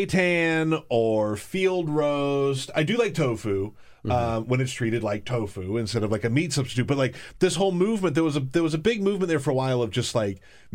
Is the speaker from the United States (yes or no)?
yes; the South, United States; I come from the South.